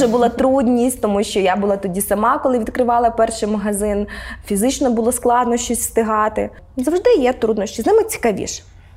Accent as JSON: {"language": "Ukrainian", "town": "Rivne", "region": "Rivne Oblast", "country": "Ukraine", "tie": "born or raised there", "said": "Ми з Рівного самі, це наше рідне місто"}